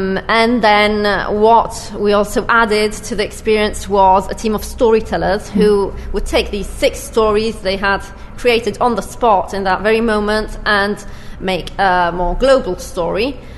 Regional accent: Turin, Piedmont, Italy; And so we thought, well, we are from Turin

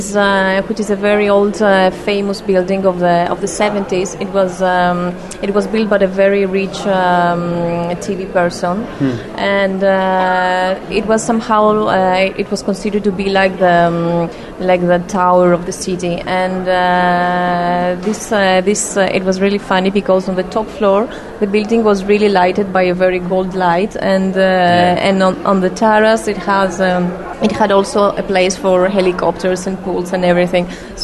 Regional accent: Greece; I come from Greece, so I was in Argentina, I was living for 2 years.

